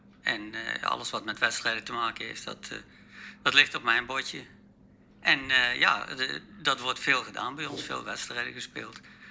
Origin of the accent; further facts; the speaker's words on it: Lobith, Gelderland, Netherlands; accent: soft G; Ik kom uit Lobbit.